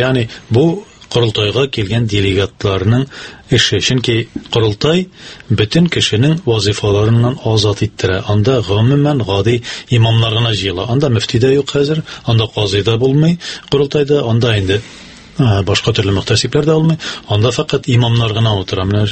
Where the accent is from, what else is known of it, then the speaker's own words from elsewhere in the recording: Oly Tarkhan, Tatarstan, Russia; born there; Мен иң беренче үзем туым белән Тәтеш районыннан Олы Тархан дип аталган авылдан